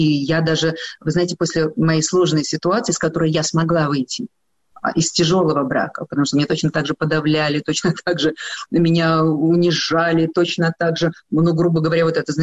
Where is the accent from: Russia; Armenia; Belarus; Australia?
Belarus; мы были белорусы